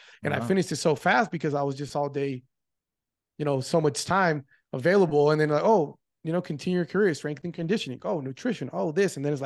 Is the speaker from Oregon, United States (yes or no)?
yes; Oregon, United States; born there; My family moved from Mexico to the United States around the 90s. And that's, I was born in Oregon because my dad had studied abroad.